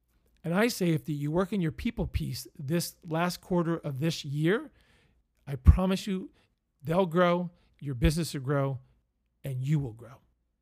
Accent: Pennsylvania, United States; So if I'm talking too fast, because I am from Pennsylvania, I do apologize.

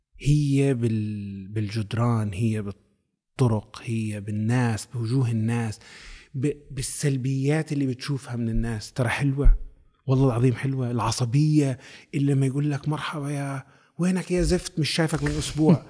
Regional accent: Palestine; moved away; هذا كفلسطيني مغترب عم بحكي لك صدقا، ما بعرف ليش بحبها

